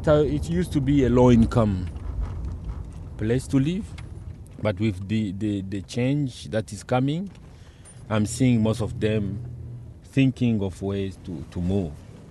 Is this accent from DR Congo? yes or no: yes; DR Congo; now in United States; I'm 36 years old. I'm from the Congo, the Democratic Republic of Congo, and I've been resettled. So now I'm in America since 2014, December.